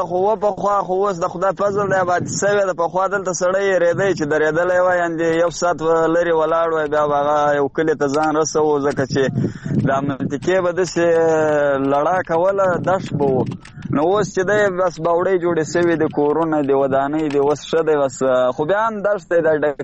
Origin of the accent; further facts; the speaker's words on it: Bakwa, Farah, Afghanistan; بله همدې چې د فراه د بکوا څخه دښتې بکوا ته په لین کې.